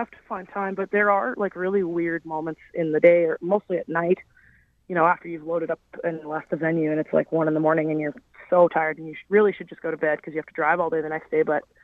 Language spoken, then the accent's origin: English; Canada; she's been really generous to me, being a Canadian artist and wanting to break into that market.